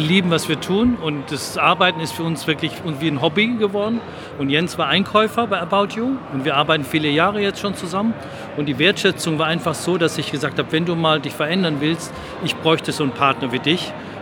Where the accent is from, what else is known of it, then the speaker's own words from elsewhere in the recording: Baden-Württemberg, Germany; ich bin im Schwabenland groß geworden, da ist halt eine andere Mentalität nochmal in Baden-Württemberg